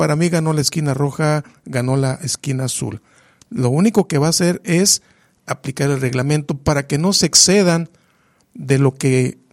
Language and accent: Spanish; Poanas, Durango, Mexico; De Puanas, Durango, un pueblito que se llama Damián Carmona.